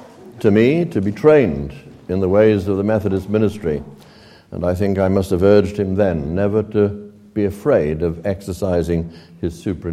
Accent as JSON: {"language": "English", "region": "Wales", "country": "United Kingdom", "tie": "born or raised there", "said": "The little village, well, 6,000 or 7,000 people that I grew up in South Wales, bears many resemblances."}